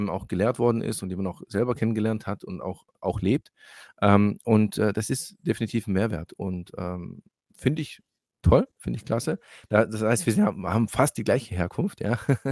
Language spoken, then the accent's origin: German; Heilbronn, Baden-Württemberg, Germany; Ich bin ja auch hier in Deutschland in Heilbronn geboren und aufgewachsen und lebe immer noch in Heilbronn und komme hier nicht weg. Bin hier tatsächlich verwurzelt.